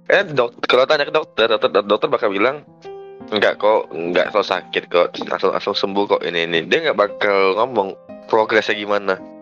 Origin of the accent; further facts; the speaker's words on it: Padang, West Sumatra, Indonesia; Gue orang Padang, gak bisa makan pedas.